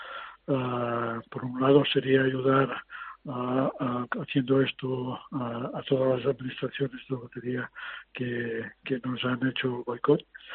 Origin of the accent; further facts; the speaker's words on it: Catalonia, Spain; como catalán, pero sobre todo como español, que es lo que soy, lo que he sido siempre, y tengo todos mis apellidos y de antepasados catalanes.